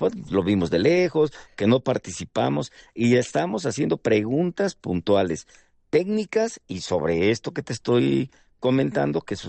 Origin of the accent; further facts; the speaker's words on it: Guerrero, Mexico; como en la montaña de Guerrero, yo soy guerrerense